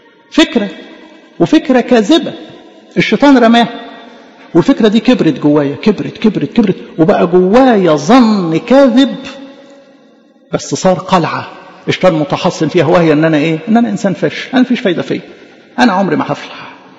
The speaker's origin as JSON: {"language": "Arabic", "country": "Egypt", "said": "احنا جوانا متربيين كمصريين"}